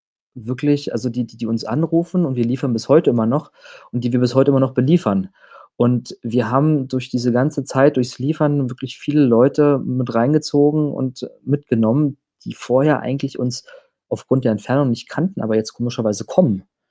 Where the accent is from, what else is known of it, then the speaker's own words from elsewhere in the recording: Berlin, Germany; now in Innsbruck, Austria; weil ich bin Berliner und ich werde auch immer Berliner sein. Und Berlin ist immer meine Heimat. Innsbruck ist mein Zuhause.